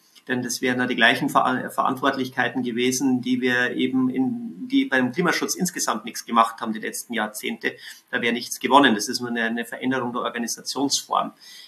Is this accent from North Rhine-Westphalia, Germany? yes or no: no; Bavaria, Germany; zum Beispiel in Bayern, wo ich herkomme